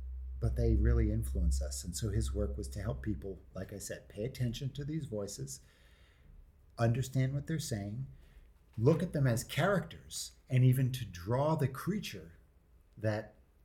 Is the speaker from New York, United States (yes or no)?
no; Philadelphia, Pennsylvania, United States; Partly because I'm from Philadelphia.